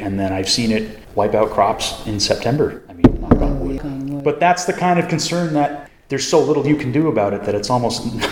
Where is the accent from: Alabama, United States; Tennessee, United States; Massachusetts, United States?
Massachusetts, United States; Bolton; Bolton, Massachusetts.